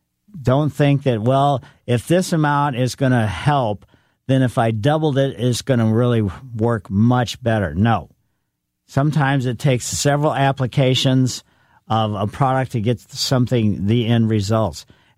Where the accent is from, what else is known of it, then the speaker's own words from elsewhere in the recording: Ellisville, Missouri, United States; Growing up in Ellisville, we down on Flat by the Botanical Garden, my parents moved to Ellisville, and we had junipers as foundation plants